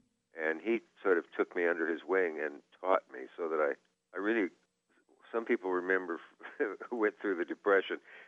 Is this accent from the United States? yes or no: yes; Kearney, Nebraska, United States; born there; I was born in Kearney.